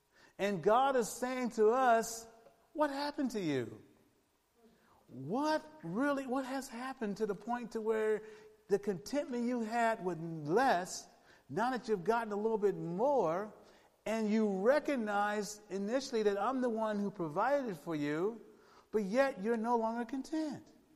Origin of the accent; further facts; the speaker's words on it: Los Angeles, California, United States; I remember growing up in the Jordan Down housing projects in Watts.